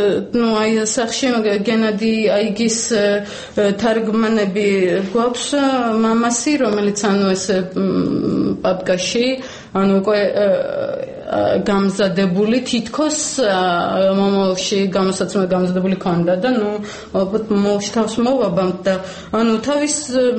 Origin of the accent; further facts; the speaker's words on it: Sukhumi, Abkhazia, Georgia; born there; სოხუმის რაიონის რადიო მაუწყებლობაში ვმუშაობდი. Ну, აქ მე დაბადებული ვარ